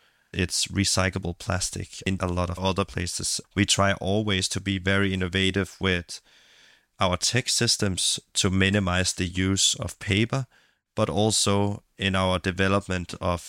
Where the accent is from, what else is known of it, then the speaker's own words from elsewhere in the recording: Vibo, Calabria, Italy; I was born in 2001 in Vibo. Grew up with my dad in the military and my mom working as a nurse at the hospital.